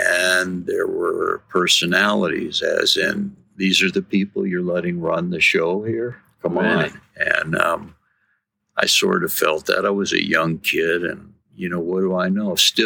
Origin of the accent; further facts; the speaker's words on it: United States; I was just your average white kid growing up in America